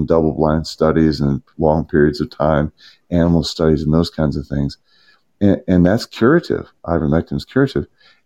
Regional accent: Kentucky, United States; from Kentucky.

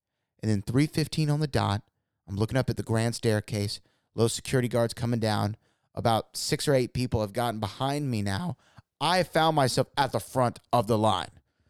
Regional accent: Baton Rouge, Louisiana, United States; I'm from Baton Rouge, Louisiana.

